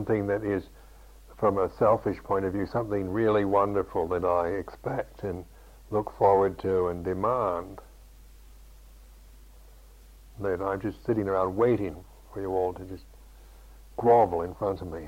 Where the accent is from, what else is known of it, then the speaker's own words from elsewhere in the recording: United States; because being an American, of course, we don't bow to each other at all.